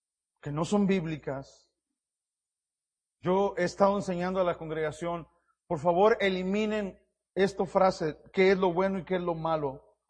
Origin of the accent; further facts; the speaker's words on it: Mexico; ahí en mi país, en mi cultura, y allá en México dicen, allá en mi rancho